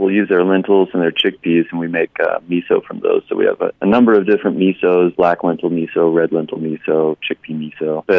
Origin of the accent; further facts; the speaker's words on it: Nashville, Tennessee, United States; I grew up in Nashville, Tennessee, so I definitely have that connection to the South and really enjoy that type of cuisine.